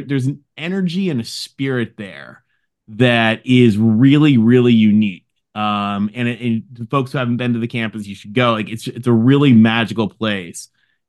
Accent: Michigan, United States; But when I was an undergrad, I grew up in Michigan, in the 90s. My parents both went to Michigan State.

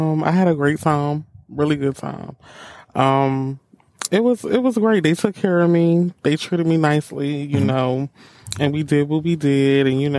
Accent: the South, United States; I had a great time in the South. It was chill, very relaxing. Everybody is so polite in the South.

